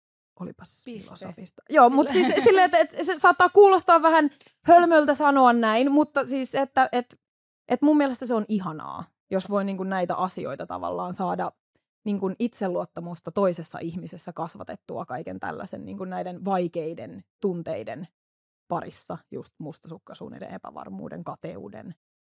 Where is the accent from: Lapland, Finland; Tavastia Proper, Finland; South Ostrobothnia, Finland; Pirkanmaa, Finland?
South Ostrobothnia, Finland; Kauhava; Semmoinen sekatavarakauppa Kauhovalla, mistä mä oon siis kotoisin.